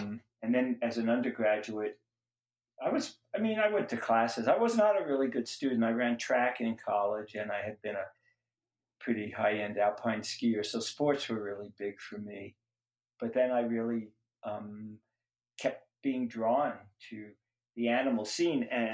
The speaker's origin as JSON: {"language": "English", "town": "Brooklyn", "region": "New York", "country": "United States", "tie": "born there", "said": "because I was born in Brooklyn, New York, and there weren't many wild animals."}